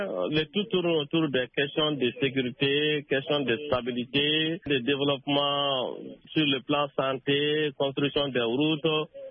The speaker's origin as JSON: {"language": "French", "country": "Mali", "said": "moi, en tant que Malien, ça ne me dit absolument rien."}